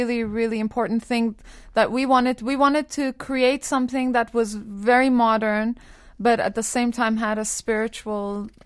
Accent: India; moved away; Well, I grew up in India since I was 4 years old. I came to the West via India. So I spent a large portion of my life there

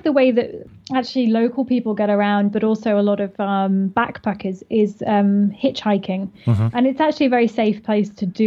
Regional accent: England, United Kingdom; accent: standard English; So for people who've not been to Glasgow, I have a very standard English accent.

